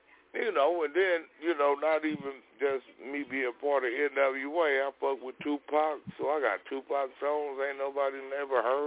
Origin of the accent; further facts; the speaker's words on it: Los Angeles, California, United States; Hell, I'm from Cali. I'm from South Central L.A.